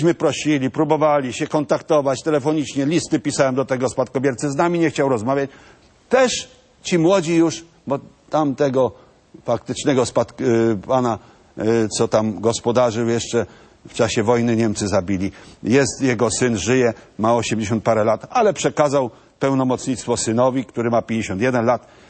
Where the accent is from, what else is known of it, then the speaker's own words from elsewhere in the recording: Kuyavian-Pomeranian Voivodeship, Poland; no u nas na Kujawach, bo to trzeba Polskę podzielić na regiony